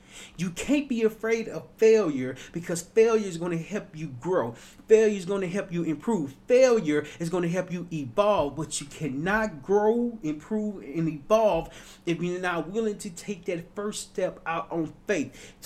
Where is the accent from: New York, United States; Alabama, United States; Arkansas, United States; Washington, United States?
Arkansas, United States; Little Rock; When I was young, growing up in Little Rock, Arkansas